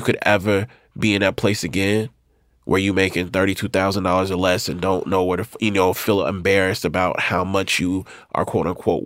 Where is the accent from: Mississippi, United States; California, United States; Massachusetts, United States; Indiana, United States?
Mississippi, United States; You know, I'm from Mississippi. We don't talk to you. There's like a decorum.